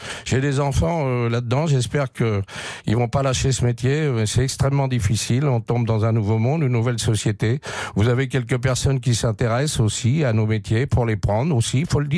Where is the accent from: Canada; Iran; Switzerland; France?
France; Paris, Île-de-France; Ça fait 58 ans que je vote à Paris. Je suis parisien.